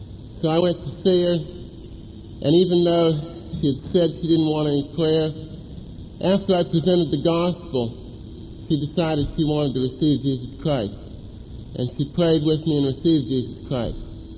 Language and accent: English; Atlanta, Georgia, United States; from Atlanta, Georgia. Our church is Perimeter Presbyterian Church.